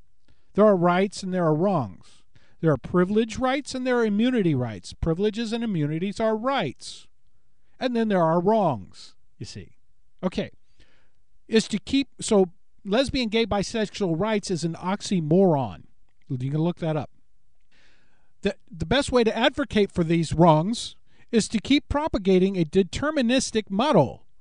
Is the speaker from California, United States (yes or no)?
yes; Los Angeles, California, United States; when I told him I was from L.A., he thought I was from Lower Alabama